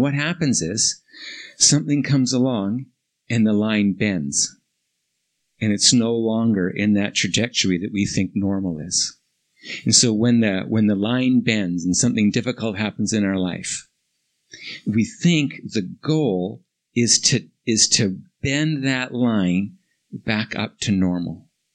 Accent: Vancouver, British Columbia, Canada; I come from Vancouver, we get a lot of rain.

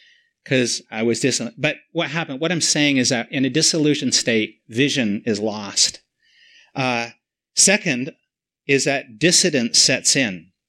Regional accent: Canada; also born or lived in United States; now in Toronto, Canada; When we moved to Toronto 5 years ago, after living, I'm a Canadian, but we lived 14 years in the United States. And after 14 years, we felt the call back to Canada.

